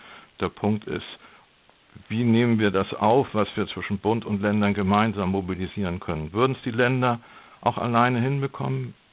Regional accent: Schleswig-Holstein, Germany; Ich komme hier aus dem Norden, aus Schleswig-Holstein

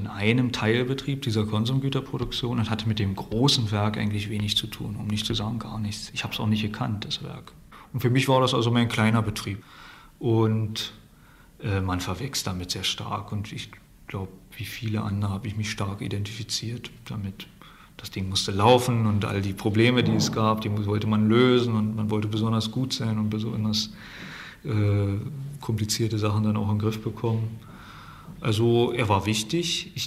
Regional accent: Germany; Und das war eben im Sozialismus bei uns in der DDR damals so eine Sache, dass man wirklich demotiviert wurde, auch als einfacher Instandhaltungsmechaniker.

